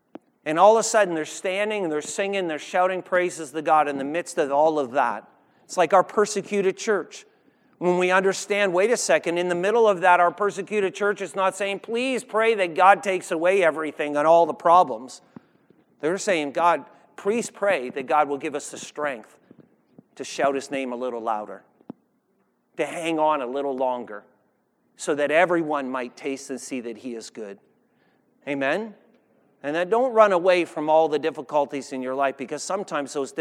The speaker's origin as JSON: {"language": "English", "country": "Canada", "said": "I know you're Canadian. I'm Canadian too."}